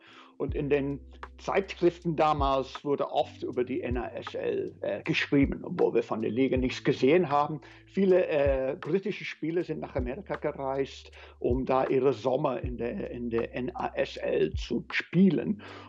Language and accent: German; East Midlands, United Kingdom; weil ich da ganz viele vierten Liga Fußball in England geguckt habe, wo ich aufgewachsen bin, in der Grafschaft Lincolnshire.